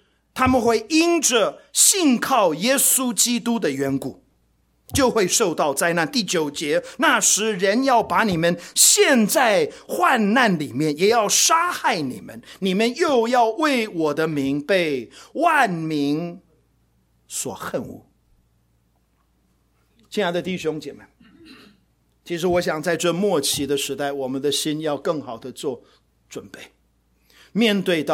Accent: Taipei, Taiwan; 我记得小时候在台北生活，有一次不晓得去哪里

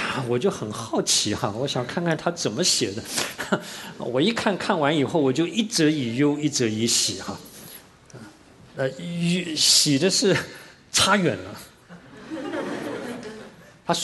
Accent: Taiwan; 我从小在台湾长大，台湾是多神的国家哈

